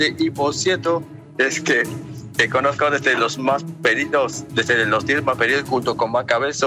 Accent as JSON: {"language": "Spanish", "region": "Veracruz", "country": "Mexico", "said": "de Veracruz."}